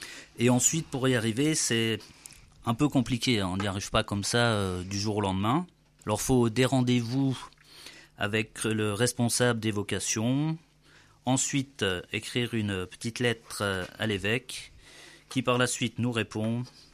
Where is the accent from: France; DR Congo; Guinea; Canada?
France; Grand Est; nous sommes tous originaires du Grand Est de la France, hein